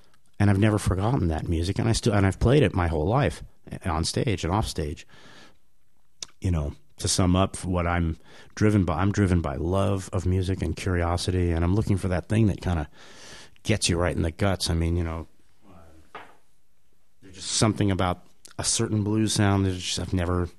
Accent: United States; I mean, you know, for me, I as an American traveling, I feel like I have to go an extra 20 miles to undo some of the rude behavior and political socioeconomic damage that we've caused around the world.

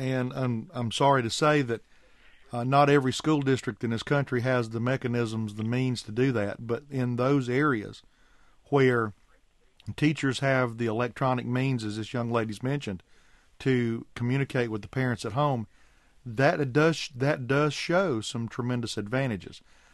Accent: South Carolina, United States; I know in my home state of South Carolina, I am also a school board member in my hometown.

